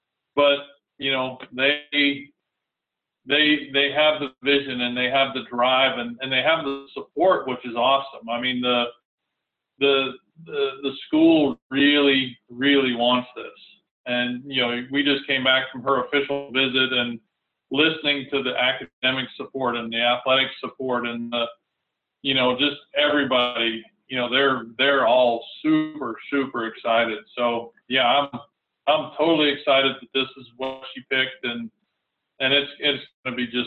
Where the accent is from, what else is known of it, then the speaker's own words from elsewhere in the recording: Pennsylvania, United States; the weather didn't bother me because I'm from Western Pennsylvania. We're used to cold and rainy and crappy weather.